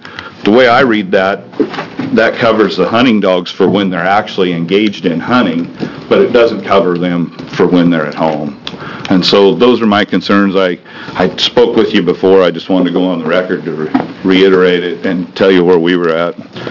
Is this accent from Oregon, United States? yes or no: yes; Tillamook, Oregon, United States; I'm from Tillamook, Oregon.